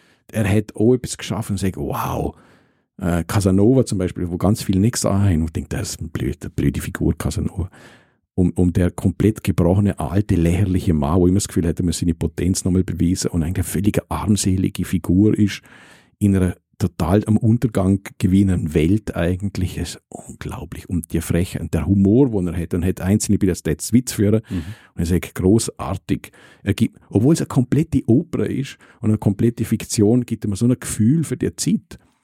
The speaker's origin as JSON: {"language": "German", "town": "Rimini", "region": "Emilia-Romagna", "country": "Italy", "tie": "born or raised there", "said": "Aber so habe ich meine Kindheit empfunden in Rimini, in Italien."}